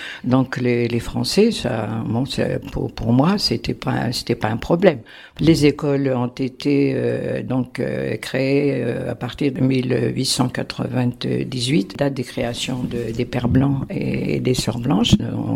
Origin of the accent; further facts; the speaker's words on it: Aït Larba, Tizi Ouzou Province, Algeria; born there; Je suis née à Aïtiani, dans le village Aït Larba, en Kabylie.